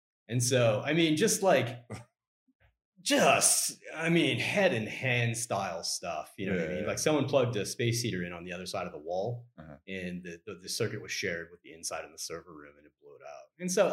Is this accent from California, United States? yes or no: yes; California, United States; No, I'm born and bred in California.